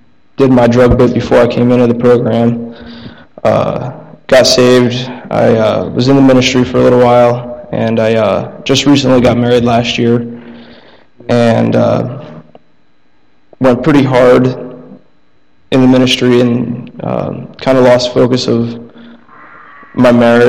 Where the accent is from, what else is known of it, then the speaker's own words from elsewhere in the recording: Saranac Lake, New York, United States; I'm from Saranac, Lake Placid area.